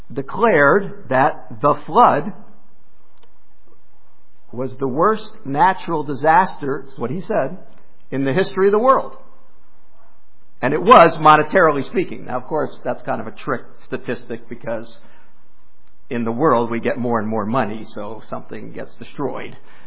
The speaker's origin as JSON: {"language": "English", "town": "Wilkes-Barre", "region": "Pennsylvania", "country": "United States", "tie": "born or raised there", "said": "I grew up in Wilkes-Barre, which we called the Valley. It was Wyoming Valley."}